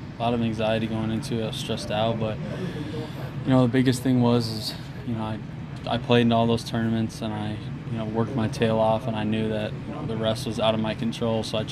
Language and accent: English; Waukesha, Wisconsin, United States; Waukesha, Wisconsin.